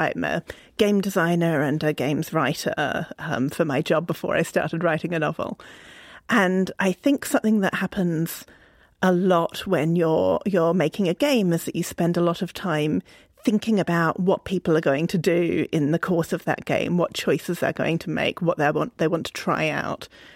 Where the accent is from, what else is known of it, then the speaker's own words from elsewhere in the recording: Australia; now in United States; because I grew up in Australia and we don't really have attics there